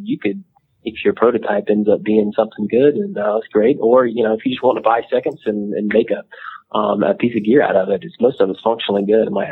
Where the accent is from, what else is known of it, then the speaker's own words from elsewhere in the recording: North Carolina, United States; I grew up in North Carolina going camping with my parents and stuff at lakes around North Carolina.